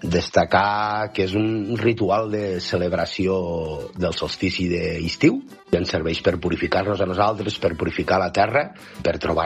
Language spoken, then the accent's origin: Catalan; Taüll, Catalonia, Spain; de Taüll.